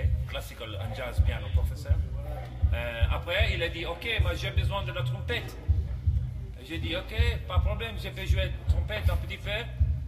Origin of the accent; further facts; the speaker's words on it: Southeast Italy, Italy; French is a second language; Je suis italien. Je viens du sud-est de l'Italie.